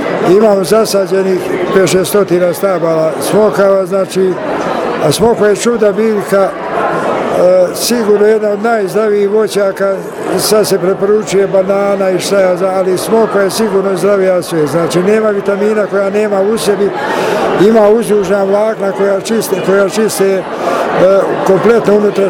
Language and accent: Serbian; Trebinje, Republika Srpska, Bosnia & Herzegovina; dolazim iz Trebinja, grada sunca, kamena, vina, čajeva, sira i lijepih žena.